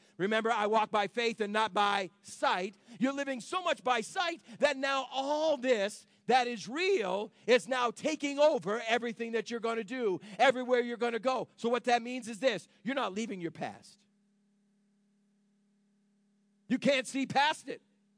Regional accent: Phillipston, Massachusetts, United States; I grew up in Phillipston, Massachusetts. I was born April 2nd, 1966. The house my parents bought, they bought for $8,000.

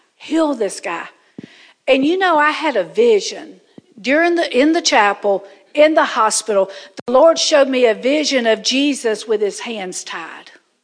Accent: Georgia, United States; That's my Georgia. I was born and raised in Georgia. That's my Georgia coming out.

